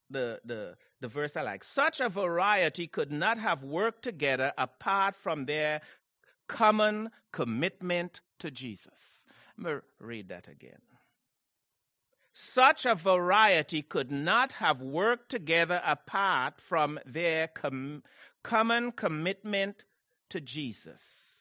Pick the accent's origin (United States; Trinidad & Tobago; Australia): Trinidad & Tobago; I come from Trinidad.